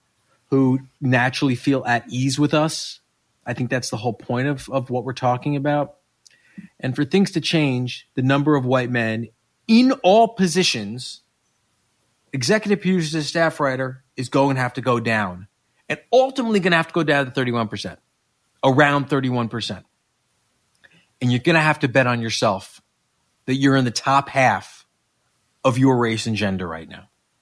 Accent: Westchester, New York, United States; All right, I grew up in Westchester.

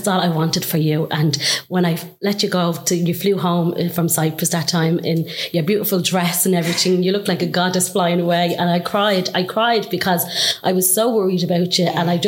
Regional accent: Coolock, County Dublin, Ireland; And it's mad because even though you're from Coolock and I'm from Coolock, it wasn't there that we became really close.

